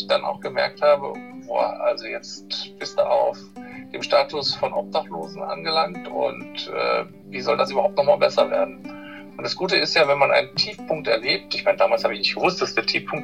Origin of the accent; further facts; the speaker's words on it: Saarland, Germany; in diesem saarländischen Dorf, wo ich herkomme